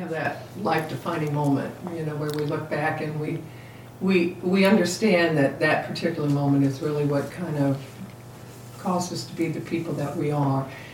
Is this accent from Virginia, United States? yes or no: no; Evansville, Indiana, United States; because I'm from Evansville, and we're having it at Boonville, which is very close to Evansville